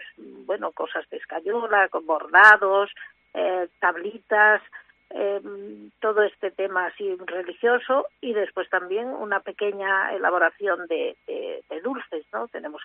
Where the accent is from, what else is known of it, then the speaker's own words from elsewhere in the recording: Spain; y el resto de hermanas somos españolas.